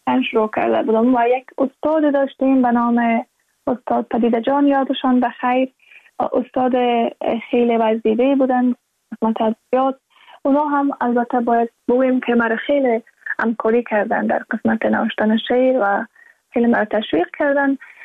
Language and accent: Persian; Afghanistan